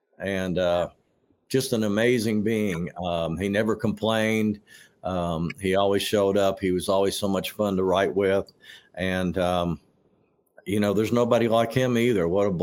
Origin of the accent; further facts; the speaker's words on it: Kentucky, United States; it was kind of bluegrassy, and I'm from Kentucky.